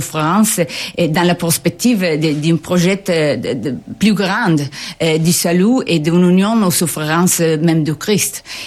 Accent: Italy; French is a second language; Oui, je suis italienne.

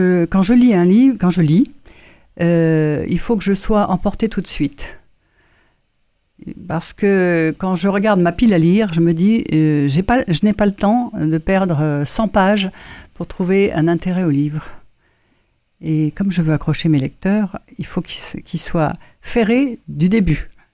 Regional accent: Paris, Île-de-France, France; born there; moved away as an adult; also born or lived in Brittany; now in Landes, France; mes racines à moi sont dans les Hautes-Alpes. Alors oui, bon, pour être plus clair, je suis née à Paris. Et à 20 ans, je suis partie en Bretagne.

